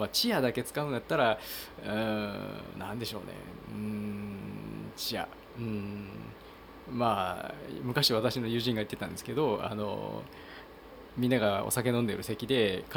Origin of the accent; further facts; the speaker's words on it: Kochi, Japan; accent: Tosa dialect; 一応私高知生まれの高知育ちなんで土佐弁がまあ分かるっていうか、普通の土佐弁話してるんですけど、そんなに深いのは実は分かんないんですけどね。